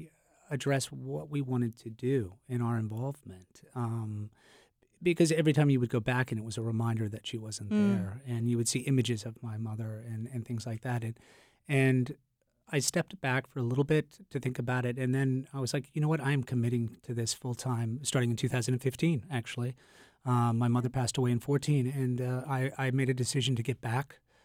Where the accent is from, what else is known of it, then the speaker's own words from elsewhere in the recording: Turner, Maine, United States; also born or lived in Buckfield; I grew up in Turner, and then we moved to Buckfield, Maine, junior. Oh, no, it was when I was seventh grade, so junior high school.